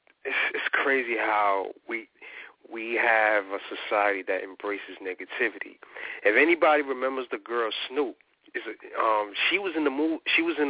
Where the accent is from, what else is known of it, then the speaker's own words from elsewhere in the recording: Brooklyn, New York, United States; I'm from Bed-Stuy, by the way